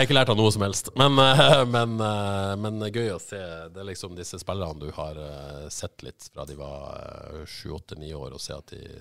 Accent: Haugesund, Rogaland, Norway; men jeg har jo spilt jo litt med Dion I oppveksten på Etafjellbanen I Haugesund.

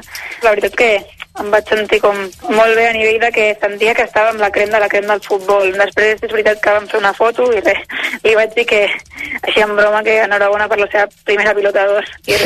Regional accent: Catalonia, Spain; El català és la meva llengua, és amb la que millor m'expresso

